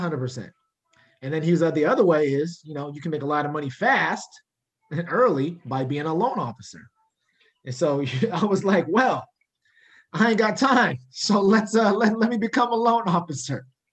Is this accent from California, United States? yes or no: yes; California, United States; I tell you, man, the first day I went to New York, you know, I'm from California, you know, we a little slow.